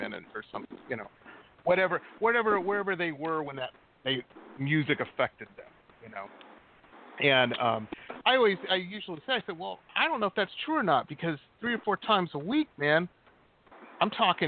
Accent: Michigan, United States; because I grew up in the Midwest and outside of Detroit, and, you know, just huge rock area.

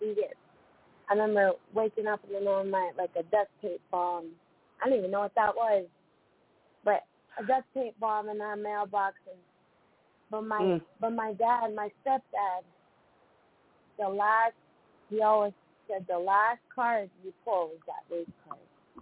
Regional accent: Great Falls, Montana, United States; I laugh because anybody that knows Great Falls, Montana, you know, I grew up on Fox Farm, and that's kind of known as, like, the rich area in town.

